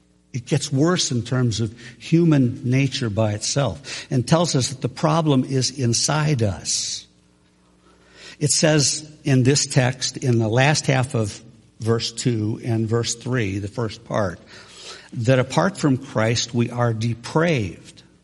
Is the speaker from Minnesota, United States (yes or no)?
yes; Minnesota, United States; We're from Minnesota, and Minnesotans know how to be nice.